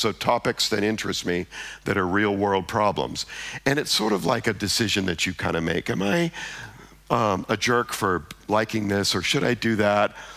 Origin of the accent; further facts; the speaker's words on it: United States; I'm an American, I apologize.